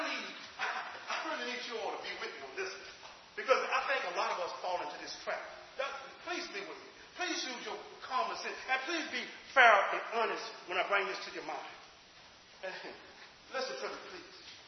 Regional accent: Louisiana, United States; I come from the South. So from Louisiana, we have crawfish.

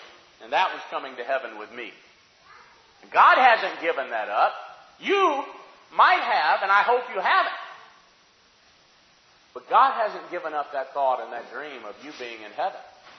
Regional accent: Alabama, United States; Some of you came from halfway around the world, and I came from Alabama

